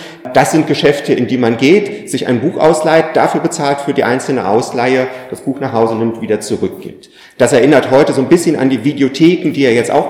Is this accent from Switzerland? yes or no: yes; Switzerland; Ich spreche in dem Vortrag aber als Schweizer zu anderen SchweizerInnen.